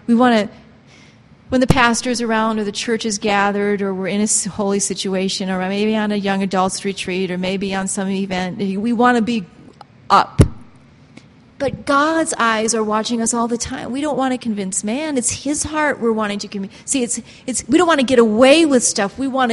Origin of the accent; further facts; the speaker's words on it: United States; I'm an American, I'm a wife, I'm in a crisis, this is hard, pain hurts, I can't help it.